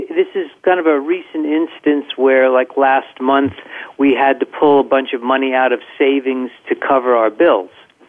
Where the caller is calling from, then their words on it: Yonkers, New York, United States; I'm calling from Yonkers.